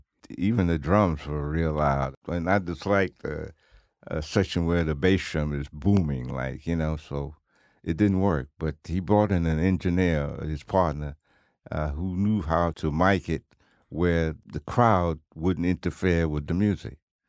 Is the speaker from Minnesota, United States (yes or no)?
no; New York, United States; When I came to Cincinnati, the black musicians weren't working with the white musicians. And I told them, "I'm from New York. We don't think like that."